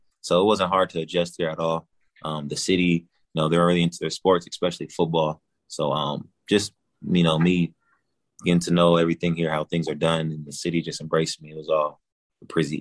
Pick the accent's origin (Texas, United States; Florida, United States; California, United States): California, United States; also born or lived in Alabama; So I'm originally from California, but then I went to Alabama.